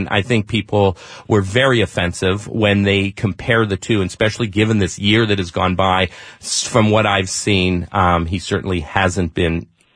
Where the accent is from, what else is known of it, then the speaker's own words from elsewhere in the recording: Canada; now in United States; Being a Canadian, I can't vote here. And in Canada, I haven't been there in 30 years